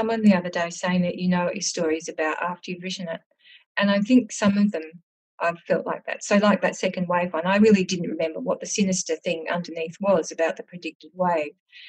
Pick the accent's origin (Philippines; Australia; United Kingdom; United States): Australia; Adelaide, South Australia; I'm from Adelaide